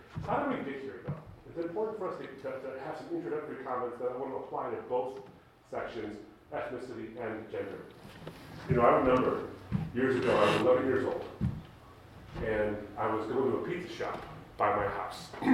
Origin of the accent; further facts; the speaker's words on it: United States; born there; I came from a Muslim background. I was born in the States. I was raised to be proud of being Middle Eastern, being Arab, and being Muslim as well. So I was an ethnic and religious minority.